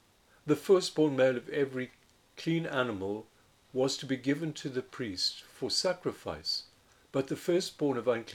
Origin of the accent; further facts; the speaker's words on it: Johannesburg, Gauteng, South Africa; born there; as my mother's firstborn, had a Pidyon Haben performed for me when I was born in Johannesburg.